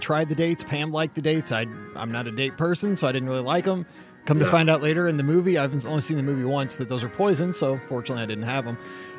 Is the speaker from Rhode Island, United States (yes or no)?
no; St. Louis, Missouri, United States; I had like eight different kinds of sushi, and I'm from St. Louis.